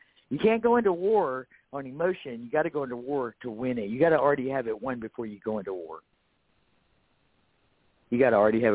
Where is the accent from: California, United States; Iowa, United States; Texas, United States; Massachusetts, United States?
Texas, United States; How do you say that gravy again? I'm such a Texan.